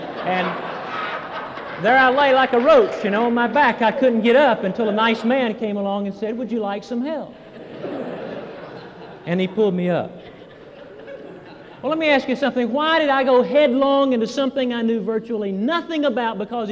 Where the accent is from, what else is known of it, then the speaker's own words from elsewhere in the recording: Alabama, United States; I was raised in South Alabama. I'd never skied, I'd never hardly seen snow, and I'd certainly never seen a mountain that high. We wouldn't call that a slope in Alabama.